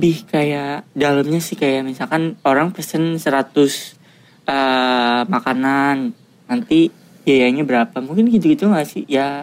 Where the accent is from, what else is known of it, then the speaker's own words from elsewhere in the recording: Pekalongan, Central Java, Indonesia; Iya, gue orang Pekalongan.